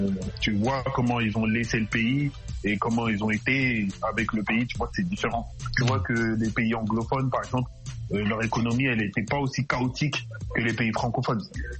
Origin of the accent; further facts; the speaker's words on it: Côte d’Ivoire; si tu regardes bien, au début, dans les pays africains, les Ivoiriens, on était l'une des plateformes, des plaques tournantes de la musique.